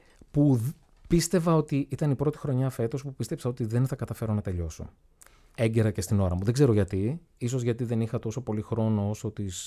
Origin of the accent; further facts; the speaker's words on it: Anthousa, Thessaly, Greece; ορεινό χωριό εκεί της Θεσσαλίας, στην Ανθούσα, Τρικάλων, Καλαμπάκας τώρα. Έγραφα ιστορίες που είχαν μέσα το χωριό μου